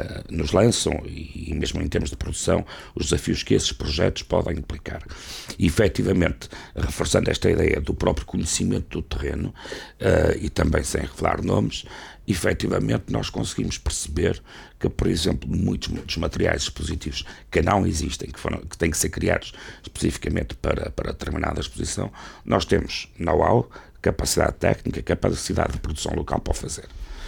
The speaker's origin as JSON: {"language": "Portuguese", "region": "Braga", "country": "Portugal", "tie": "born or raised there", "said": "para mim, que sou natural de Braga, naturalmente quase uma responsabilidade pessoal de contribuir na minha cidade, onde regressei há uns anos"}